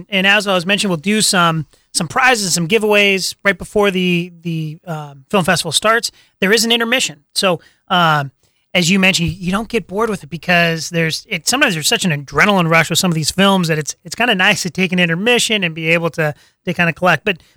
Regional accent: Spokane, Washington, United States; No, we born and raised in Spokane, and it was an absolute mark that calendar whenever Banff was coming to town.

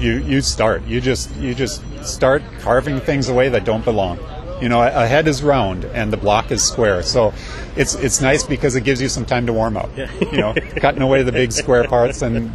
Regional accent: Sauk Centre, Minnesota, United States; now in Litchfield, United States; my hometown is Sauk Center. And so that's where I grew up. And then after college, I got my first job in Litchfield, and I just kind of put down roots in Litchfield.

